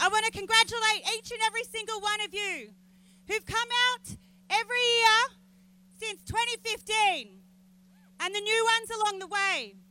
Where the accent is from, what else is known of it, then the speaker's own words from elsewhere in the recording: Victoria, Australia; I'm a black activist with a strong lineage. I come from the Gunai and Gunditjmara people.